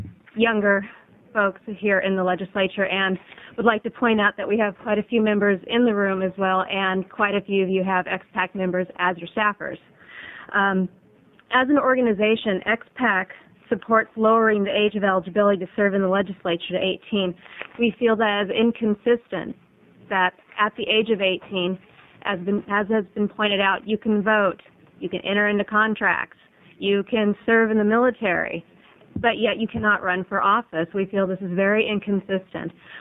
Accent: Portland, Oregon, United States; I'm from Portland, Oregon

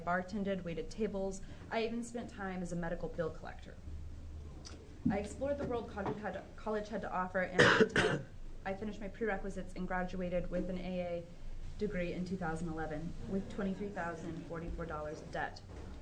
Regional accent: Coos Bay, Oregon, United States; I'm from Coos Bay.

